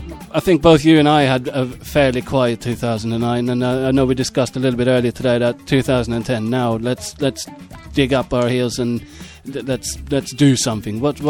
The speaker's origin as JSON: {"language": "English", "country": "Sweden", "tie": "born or raised there", "second_language": "English", "said": "one in Brighton and one in my hometown in Sweden. So the plan is to bring some bands from Brighton to my hometown, and then to bring some bands from my hometown to Brighton."}